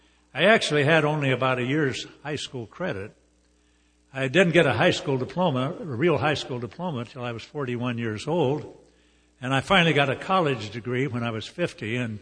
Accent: Nebraska, United States; But I was born in Nebraska at a very early age and grew up there during what is called the Great American Depression.

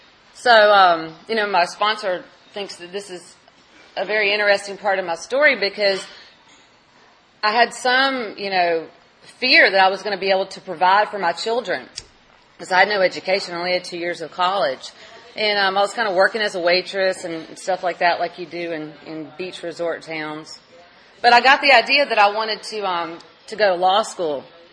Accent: Georgia, United States; I ended up finishing with law school and moving back to my hometown down in South Georgia.

